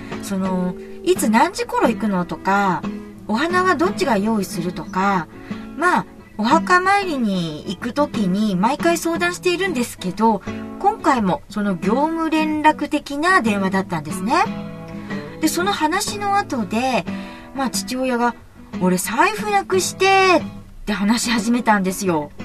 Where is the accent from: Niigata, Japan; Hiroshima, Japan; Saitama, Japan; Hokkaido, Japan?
Niigata, Japan; Sanjo; accent: Sanjo dialect; でここは三条弁です。お互い新潟の三条出身なんでね。